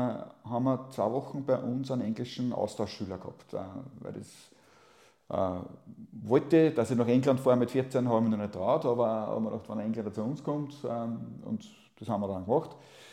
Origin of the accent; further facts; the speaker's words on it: Austria; ich bin aus Österreich und so ein Liverpool-Fan